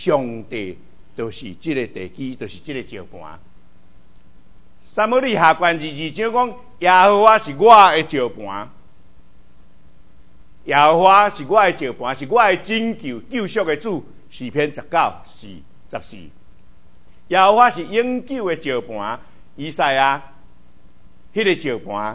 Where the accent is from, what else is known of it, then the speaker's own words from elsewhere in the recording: Taiwan; 整个古约圣经的国家社会的系统跟我们台湾人很同样